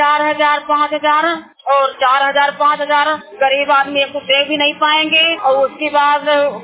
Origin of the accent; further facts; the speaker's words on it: Kanpur, Uttar Pradesh, India; now in Delhi, India; और हम कानपुर के यूपी के रहने वाले हैं।